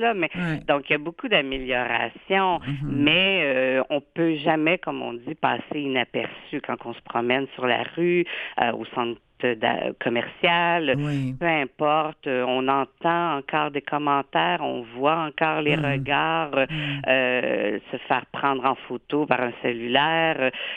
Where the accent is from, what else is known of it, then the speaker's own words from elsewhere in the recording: Quebec, Canada; parce que nous, on est Québécois.